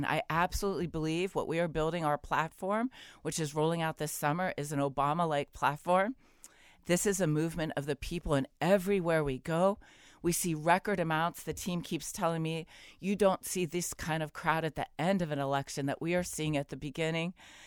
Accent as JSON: {"language": "English", "town": "Youngstown", "region": "Ohio", "country": "United States", "tie": "born or raised there", "said": "I was raised in Ohio in Youngstown, really rough childhood, a lot of abuse, a lot of neglect, homeless."}